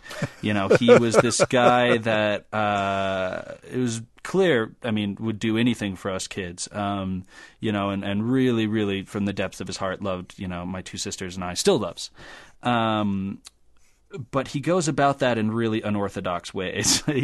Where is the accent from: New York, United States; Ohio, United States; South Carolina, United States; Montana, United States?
Montana, United States; Helena; Even in my hometown of Helena